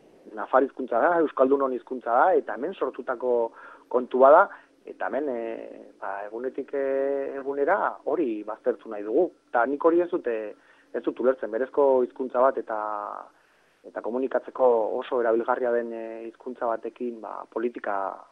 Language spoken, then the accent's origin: Basque; Basque Country, Spain; nire kasuan ni euskalduna naiz eta nik egin behar dut euskaraz.